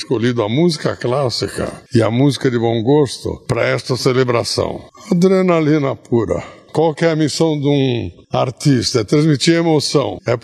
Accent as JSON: {"language": "Portuguese", "region": "São Paulo", "country": "Brazil", "said": "e finalmente no final, como paulista, uma pequena homenagem de São Paulo ao Senado Federal"}